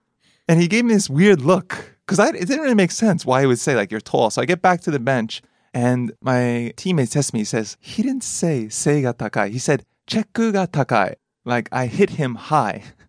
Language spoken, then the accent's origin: English; New York, United States; now in Japan; So, I was playing ice hockey here in Japan, and I'm from New York, so we play a little rough.